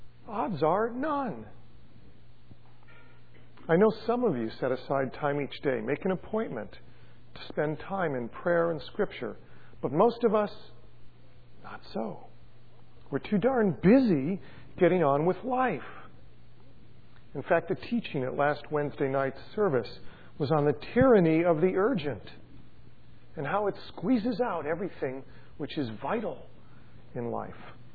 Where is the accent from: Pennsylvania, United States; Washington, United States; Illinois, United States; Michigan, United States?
Illinois, United States; moved away as an adult; 1969, I moved from Illinois to California.